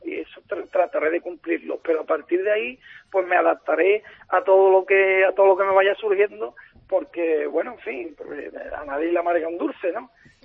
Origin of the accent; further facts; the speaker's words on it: Seville, Andalusia, Spain; Yo soy de la Macarena